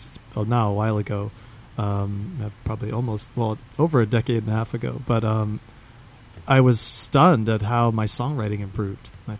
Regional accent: Slidell, Louisiana, United States; I grew up outside New Orleans in a suburb called Slidell.

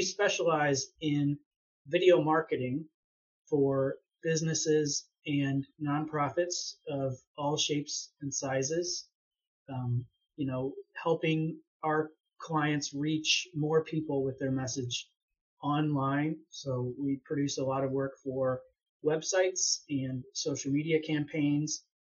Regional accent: Springfield, Illinois, United States; I grew up here in Springfield. I went away to college for a little bit, as people do, and moved back here in 2003.

